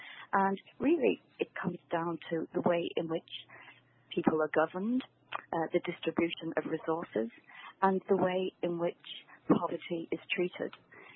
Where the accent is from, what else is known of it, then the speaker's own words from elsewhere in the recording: Liverpool, North West England, United Kingdom; my family ended up in Liverpool. So I grew up in Liverpool, but very much within an Irish family. And growing up, I always felt Irish